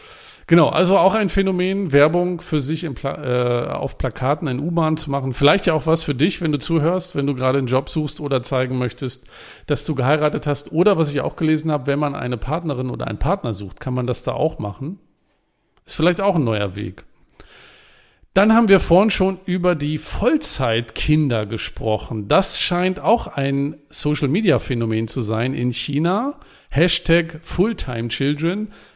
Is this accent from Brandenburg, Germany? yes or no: no; Rostock, Mecklenburg-Vorpommern, Germany; ich komme aus Rostock